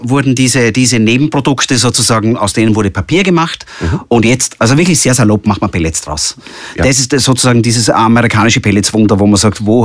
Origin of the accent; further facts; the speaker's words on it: Austria; Bei uns in Österreich ist man stolz